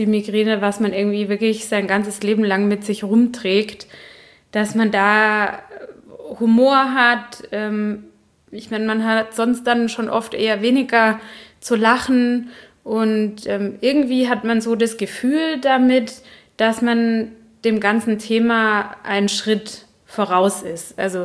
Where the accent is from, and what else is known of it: Baden-Württemberg, Germany; accent: Baden dialect